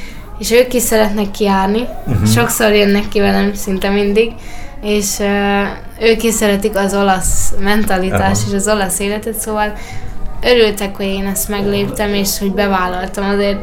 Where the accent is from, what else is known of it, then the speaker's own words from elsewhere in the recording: Hungary; Nagyon nehéz szerintem magyarként felvenni a versenyt így a kenyai futókkal.